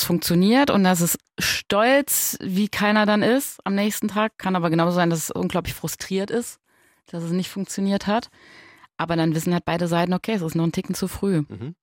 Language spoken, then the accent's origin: German; Saarland, Germany; bei uns im Saarland